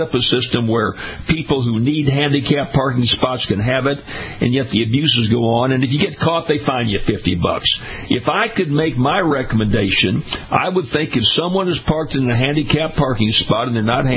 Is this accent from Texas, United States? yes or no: no; Baton Rouge, Louisiana, United States; I belong to a health club in my hometown here in Baton Rouge.